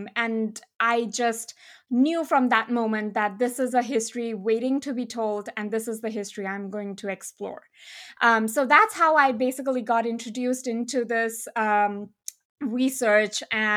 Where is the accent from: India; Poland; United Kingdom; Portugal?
India; born there; also born or lived in United States; I was born in India, but my parents migrated to the US when I was really a little child.